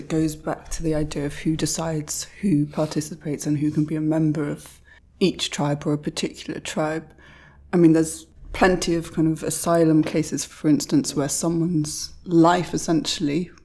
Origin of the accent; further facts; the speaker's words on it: Bristol, South West England, United Kingdom; now in London, United Kingdom; that doesn't mean that I'm not from Bristol and live in London and have worked all over the place. I'm British, I'm European